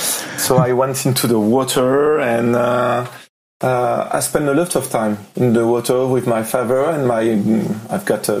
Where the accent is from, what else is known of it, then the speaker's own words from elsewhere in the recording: Martinique; I was born in Martinique, which is a small island in the French Caribbean. This is where I grew up.